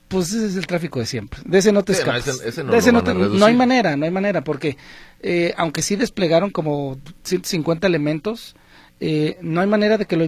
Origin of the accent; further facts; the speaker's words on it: Mexico; pues como todo mexicano, el ambiente se arma en cualquier lugar.